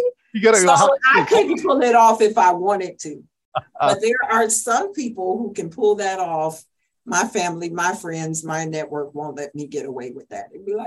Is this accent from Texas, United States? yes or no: yes; Houston, Texas, United States; I'm from Houston. And if you spit, it floods.